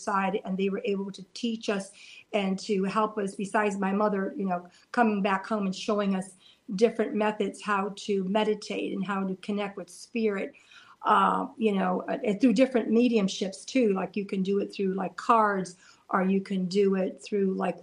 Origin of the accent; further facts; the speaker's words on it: Chicago, Illinois, United States; now in Pittsburgh, United States; Actually, I was born in Chicago, the far south side of Chicago, so it's within the city limits, yeah.